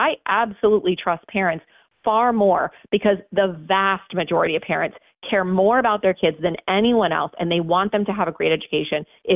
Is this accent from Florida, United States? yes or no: yes; Florida, United States; And that has actually been proven out in my home state of Florida over the last 25 years, where we've had school choice.